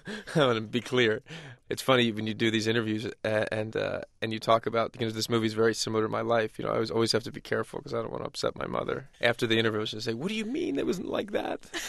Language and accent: English; Philadelphia, Pennsylvania, United States; growing up in Philly myself, is very true. Our Sundays revolved around what time the game started.